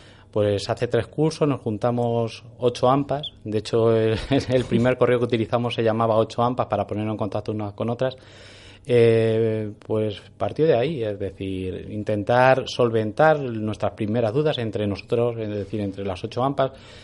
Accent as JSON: {"language": "Spanish", "town": "Toledo", "region": "Castilla-La Mancha", "country": "Spain", "said": "somos de aquí de Toledo"}